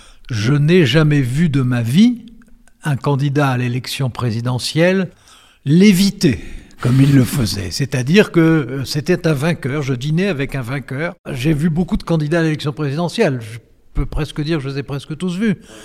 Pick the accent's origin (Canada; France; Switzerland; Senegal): France; Bon, mais on est français, voilà, on est différent.